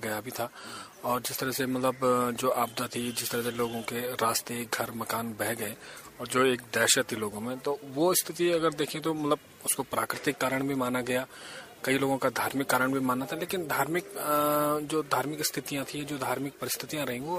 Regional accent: Nawasu, Uttarakhand, India; मेरा गांव है रुद्रप्रयाग में नवासु है

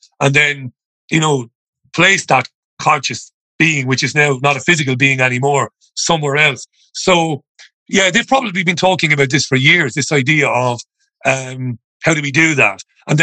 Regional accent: Ireland; I'm an Irish guy.

